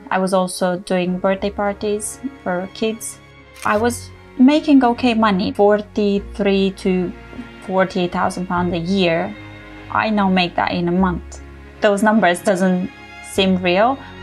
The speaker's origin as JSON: {"language": "English", "country": "Romania", "tie": "born or raised there", "said": "I grew up in Romania."}